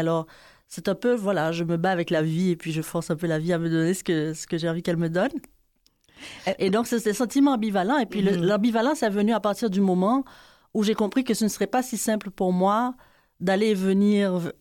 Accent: Haiti; moved away as an adult; now in Canada; non seulement je suis née en Haïti, mais j'ai grandi en Haïti, mais surtout, je suis devenue adulte en Haïti. Donc, c'est vraiment comme jeune adulte que je suis arrivée ici. Et tu vois, maintenant, je suis presque moitié dans mon expérience haïtienne et mon expérience québécoise.

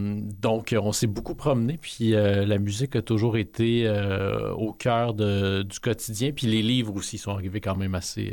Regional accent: Rouyn-Noranda, Quebec, Canada; also born or lived in Trois-Rivières / Asbestos; Parce qu'à l'âge de 11 ans, en fait, on a quitté Rouyn-Noranda pour Trois-Rivières. Puis ensuite, on a passé quelques années là.

